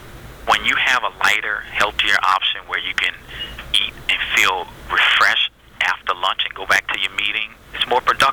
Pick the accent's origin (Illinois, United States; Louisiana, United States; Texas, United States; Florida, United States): Louisiana, United States; Yes, I'm from Louisiana, so I love oysters.